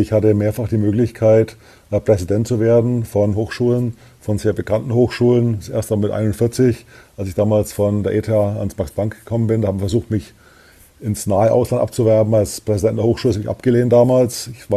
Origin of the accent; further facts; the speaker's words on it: Bavaria, Germany; Wie Sie hören, komme ich ja aus Bayern oder aus Franken, um genau zu sein.